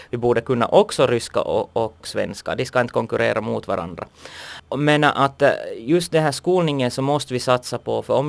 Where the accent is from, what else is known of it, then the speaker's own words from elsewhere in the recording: Malax, Ostrobothnia, Finland; där har jag väldigt goda erfarenheter från min hemkommun Malax